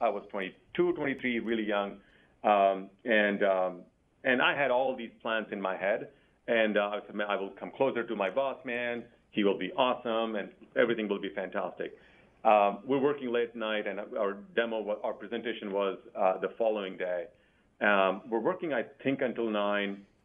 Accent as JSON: {"language": "English", "country": "India", "tie": "born or raised there", "said": "I grew up in India"}